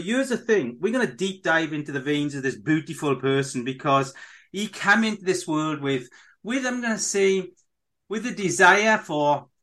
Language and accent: English; Wales, United Kingdom; I'm a Welsh guy, do you know what I mean?